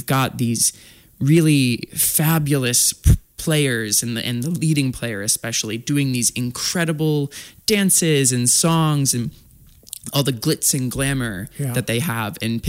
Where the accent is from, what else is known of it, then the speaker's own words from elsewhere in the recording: Illinois, United States; moved away as an adult; also born or lived in Champaign-Urbana; now in Spokane, United States; I grew up on a farm in southern Illinois, but most recently I came from Champaign-Urbana, which is about half the size of Spokane. It's a college town.